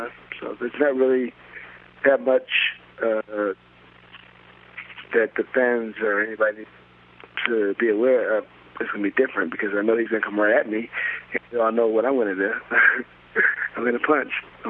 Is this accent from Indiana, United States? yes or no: no; Lynwood, California, United States; Linwood, California.